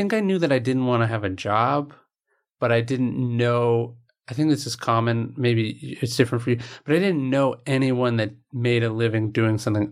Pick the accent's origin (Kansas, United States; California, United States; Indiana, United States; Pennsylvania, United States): California, United States; Yeah, I grew up in right outside Sacramento.